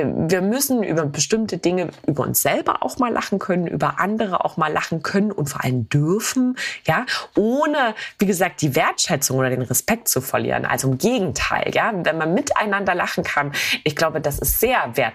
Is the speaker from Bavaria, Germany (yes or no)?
no; Thuringia, Germany; Also meine Heimat Thüringen, ich werde wahrscheinlich nie, also man soll ja niemals nie sagen, aber ich werde wahrscheinlich nie aus Thüringen wegziehen. Ich liebe mein Bundesland. Ich bin hier groß geworden. Ich bin schon immer hier und ich bin sehr heimatverbunden.